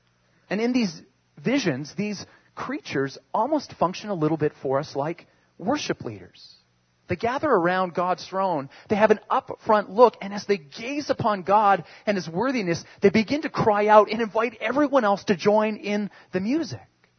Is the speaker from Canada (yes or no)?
yes; Canada; the partial glimpses I had were enough to cause me to cheer, to clap, and just have great pride in being Canadian.